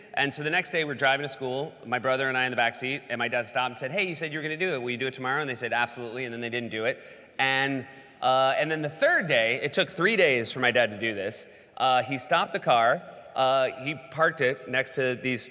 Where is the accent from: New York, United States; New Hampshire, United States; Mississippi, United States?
New Hampshire, United States; We grew up in New Hampshire. If you've ever been to New Hampshire, a lot of trees.